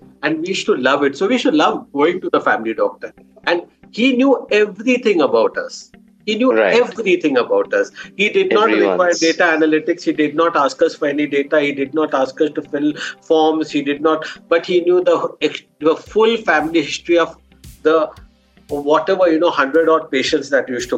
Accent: Pune, Maharashtra, India; I was born and brought up in Pune

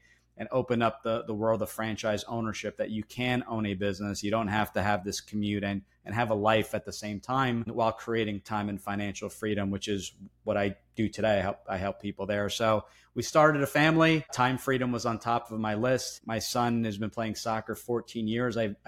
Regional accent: New Jersey, United States; that's a mouthful. A lot of … born and raised in New Jersey. First generation family came over from Italy in the early 70s.

